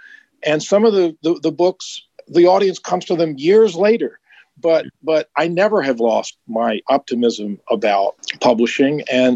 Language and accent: English; the South, United States; So I talked to him about growing up in the South, and I was 14 in 1969.